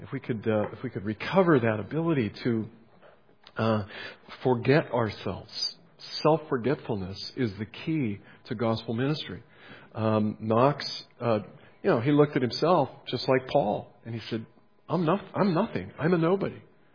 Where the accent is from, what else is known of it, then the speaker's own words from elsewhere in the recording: United Kingdom; we kind of stepped on your civil liberties, even as a Brit here